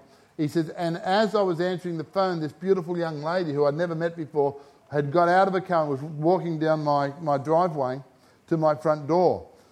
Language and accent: English; England, United Kingdom; I'm English.